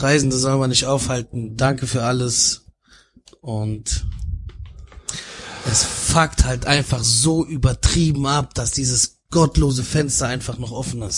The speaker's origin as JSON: {"language": "German", "town": "Frankfurt", "region": "Hesse", "country": "Germany", "said": "Ich komme aus Frankfurt am Main. Wir sind mit Goethe aufgewachsen, mit Faust von Goethe."}